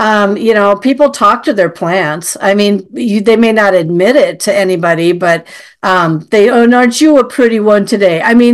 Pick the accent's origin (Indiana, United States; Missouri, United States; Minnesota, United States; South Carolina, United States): Minnesota, United States; I mean, I'm from Minnesota, And up we call it the North Shore, up to where I live.